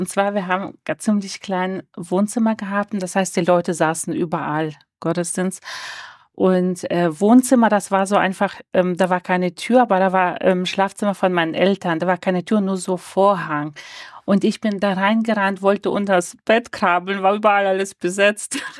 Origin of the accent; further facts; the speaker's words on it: North Kazakhstan Region, Kazakhstan; ich komme aus Nordkasachstan. Mein Vater war dort Pastor. Das heißt, ich komme aus christlichem Hintergrund.